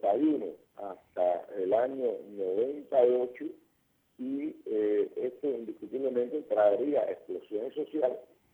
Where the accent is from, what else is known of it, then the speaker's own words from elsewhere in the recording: Cuba; como patriota cubano que yo soy